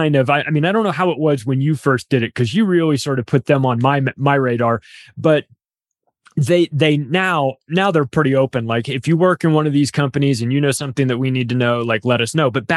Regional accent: Palm Springs, California, United States; I'm from California as well. Very liberal state. I'm from Palm Springs, which has the second biggest gay community aside from San Francisco.

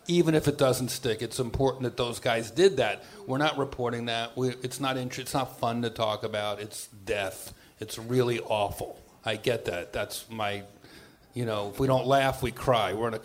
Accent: New York, United States; I grew up in New York. I've known the guy a long time.

